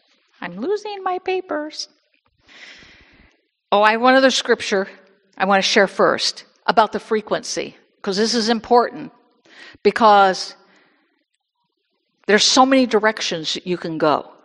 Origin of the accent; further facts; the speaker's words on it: Indiana, United States; now in Michigan, United States; Years ago, I came from Indiana. I've lived most of my adult life in Michigan